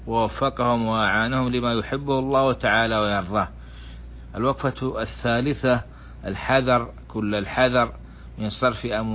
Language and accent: Arabic; Saudi Arabia; بلادنا السعودية